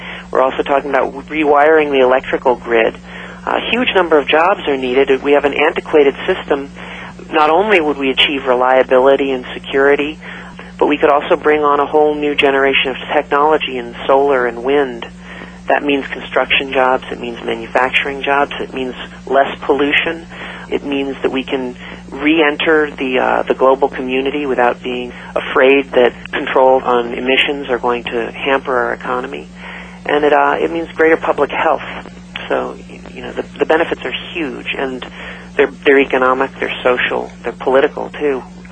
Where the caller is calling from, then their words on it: Washington, District of Columbia, United States; I'm calling you from Washington, D.C. at the moment.